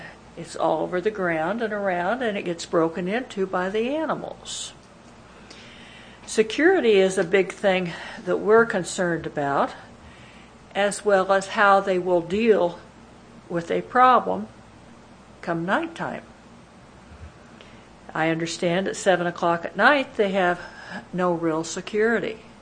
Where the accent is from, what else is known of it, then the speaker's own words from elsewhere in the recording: Big Bear Park, California, United States; I'm from Big Bear Park, which is right next to the area.